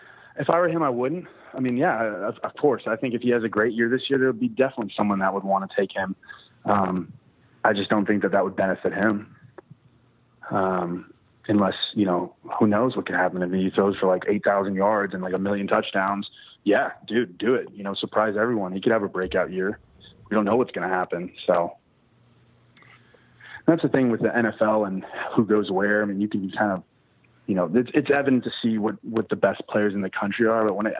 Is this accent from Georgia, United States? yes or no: no; Dallas, Texas, United States; now in Oklahoma City, United States; I mean, I was raised in Dallas. That's my hometown.